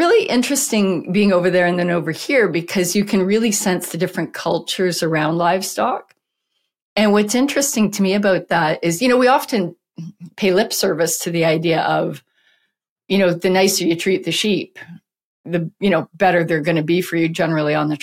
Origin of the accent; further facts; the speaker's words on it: Alberta, Canada; I grew up in Alberta and had been around a lot of farm stuff growing up. My grandpa had a farm and stuff like that.